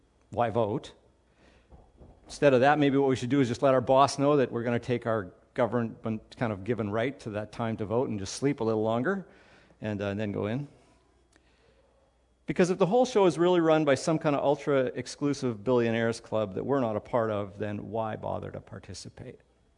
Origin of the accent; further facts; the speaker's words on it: Canada; as a Canadian and someone of European descent